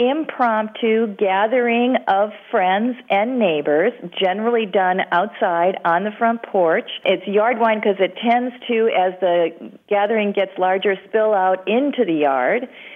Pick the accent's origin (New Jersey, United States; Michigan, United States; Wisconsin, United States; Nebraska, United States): Wisconsin, United States; we would do that in our neighborhood where I was growing up in Wisconsin.